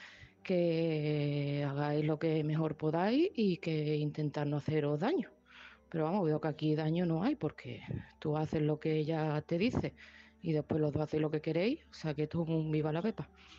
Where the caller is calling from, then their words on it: Seville, Andalusia, Spain; de Sevilla